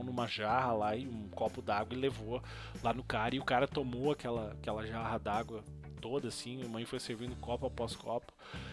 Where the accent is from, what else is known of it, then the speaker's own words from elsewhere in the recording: Canudos, Brazil; a minha infância, eu cresci em Canudos ali.